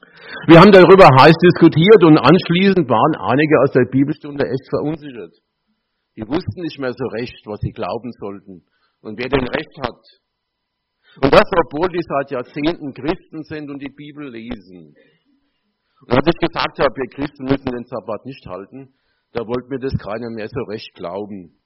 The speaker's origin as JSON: {"language": "German", "town": "Groß-Zimmern", "region": "Hesse", "country": "Germany", "said": "Ich komme aus Großzimmern, ist gerade hier über den Berg"}